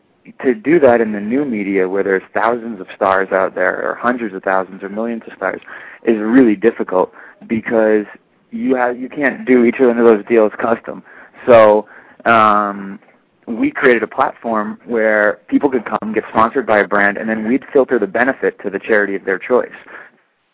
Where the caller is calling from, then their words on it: West Hollywood, California, United States; I'm out in L.A., actually. We're in West Hollywood up on Sunset.